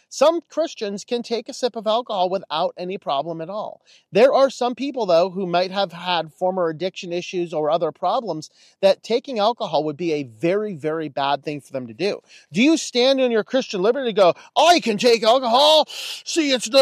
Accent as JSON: {"language": "English", "region": "Pennsylvania", "country": "United States", "tie": "born or raised there", "said": "obviously that's not where I'm at now, but in my home state of Pennsylvania, I should say"}